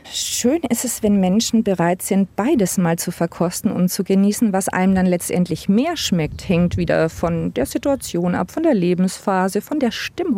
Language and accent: German; Neustadt an der Aisch, Bavaria, Germany; born there; also born or lived in Bamberg / Nuremberg; Ja, also ich bin geboren in Neustadt an der Aisch, dort zur Schule gegangen, dann nach Bamberg gekommen zum Studium, dort die oberfränkische Kultur kennengelernt, um dann letztendlich wieder nach Nürnberg zurückzukommen.